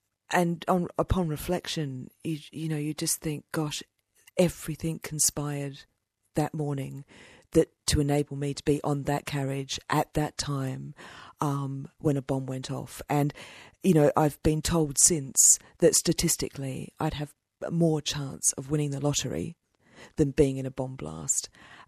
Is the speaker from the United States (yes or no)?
no; Australia; It's etiquette, you know, that I had to learn, you know, by being an Aussie in London